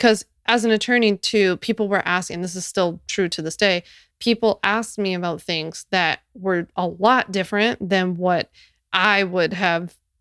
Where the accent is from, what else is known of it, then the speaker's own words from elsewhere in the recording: Philadelphia, Pennsylvania, United States; It was in my hometown of Philly, just so happened to be there